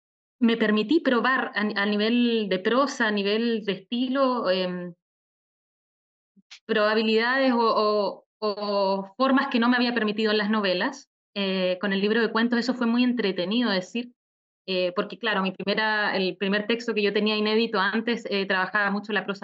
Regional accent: Magallanes, Chile; yo soy de Magallanes, entonces digamos que conozco bien ese crecer con un clima así de hostil

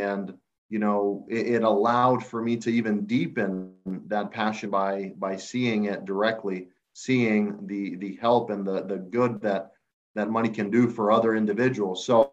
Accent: Honduras; so I grew up in Honduras in Central America

